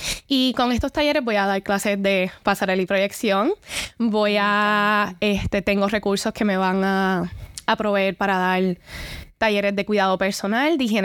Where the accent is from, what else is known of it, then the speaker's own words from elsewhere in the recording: San Juan, Puerto Rico; Hay muchos residenciales en Puerto Rico y en el área de San Juan, mi pueblo